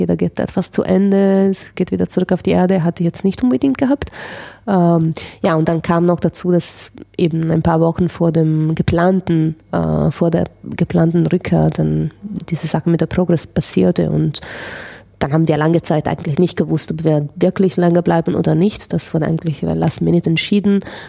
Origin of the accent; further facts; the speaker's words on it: Italy; German is a second language; ich bin ja Italienerin